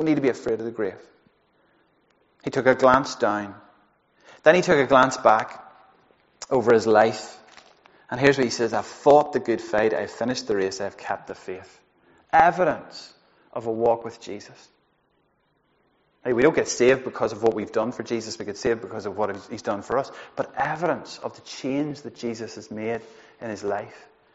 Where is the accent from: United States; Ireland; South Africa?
Ireland; I'm Irish, so I can say that.